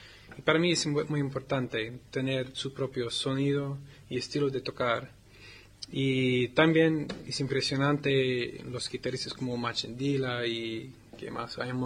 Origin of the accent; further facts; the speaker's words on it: Australia; Spanish is a second language; Y entonces estoy orgulloso en mi país, y las guitarristas son buenas.